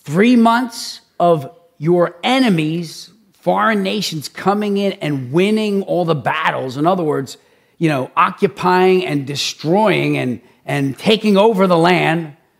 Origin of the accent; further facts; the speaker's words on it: Philadelphia, Pennsylvania, United States; I grew up in Philly and there was this kid in a different neighborhood.